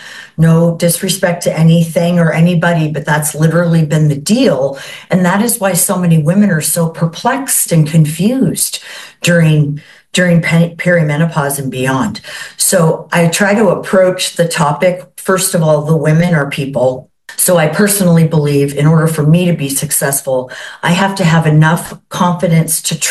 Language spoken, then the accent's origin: English; California, United States; I am from Southern California, and when I was a high school athlete